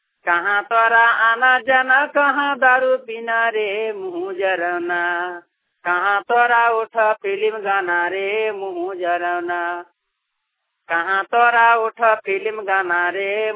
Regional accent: Dhanbad, Jharkhand, India; Media से … धनबाद का रहने वाला हूँ।

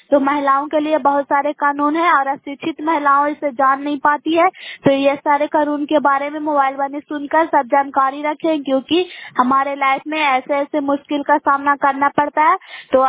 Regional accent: Bairiganj, Bihar, India; मैं ग्राम बैरीगंज के निवासी हूँ

